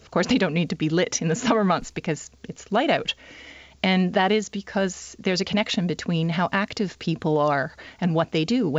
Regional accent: Canada; I grew up largely in Canada

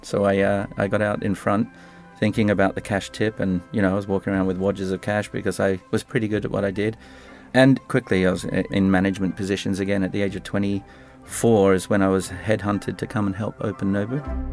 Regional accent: Sydney, New South Wales, Australia; born there; I was born in Sydney in 1972.

